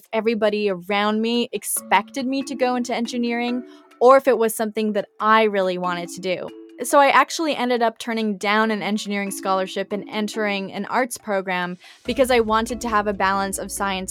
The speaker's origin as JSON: {"language": "English", "country": "Canada", "said": "Well, I'm quite Canadian, so I do try and follow the rules most of the time."}